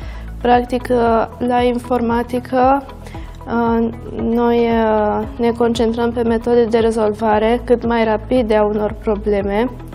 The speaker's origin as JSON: {"language": "Romanian", "town": "Craiova", "region": "Dolj", "country": "Romania", "tie": "born or raised there", "said": "Craiova este orașul meu natal. Am trăit aici toți cei 17 ani de până acum."}